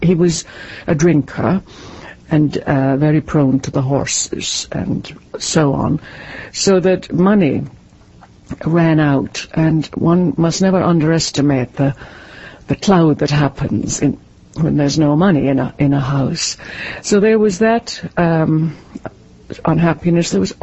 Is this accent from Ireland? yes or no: yes; Ireland; where I grew up and in Ireland, it was, and still is to a great extent, as recent history has proven, it was a very narrow and religious and claustrophobic society.